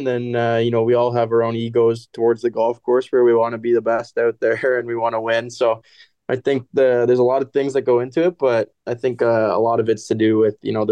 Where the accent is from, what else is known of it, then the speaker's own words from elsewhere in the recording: Canada; As a Canadian kid, everyone grew up skating on the backyard rink or pond.